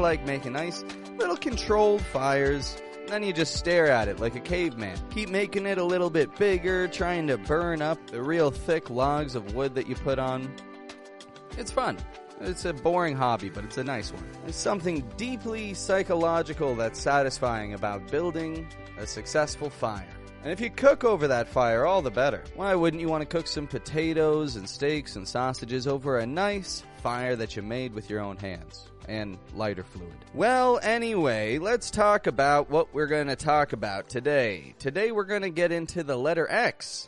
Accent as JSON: {"language": "English", "town": "Toronto", "region": "Ontario", "country": "Canada", "said": "I'm from Toronto, Canada, and up in Canada for the summer"}